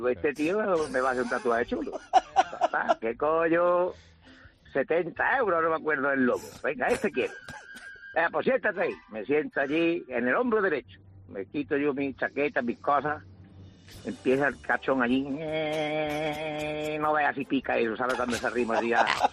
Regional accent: Córdoba, Andalusia, Spain; yo iba un día por Córdoba, que yo soy de Córdoba

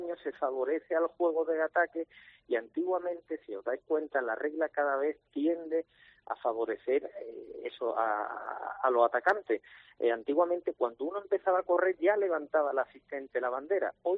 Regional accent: Málaga, Andalusia, Spain; no hubiese gustado por los intereses como malagueños que somos

